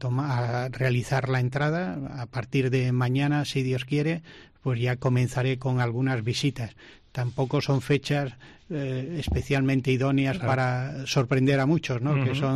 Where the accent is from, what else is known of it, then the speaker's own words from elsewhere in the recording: Granada, Andalusia, Spain; volver a Granada, donde volver a Andalucía, en Granada siempre ha estado mi familia, pues es volver a mi tierra.